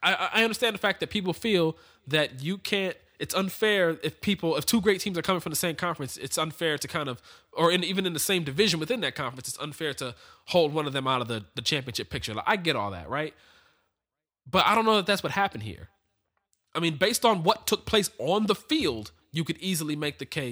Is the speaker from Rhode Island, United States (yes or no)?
no; Ohio, United States; I'm from Ohio. I'm not going to hide that fact. I'm not going to run from that.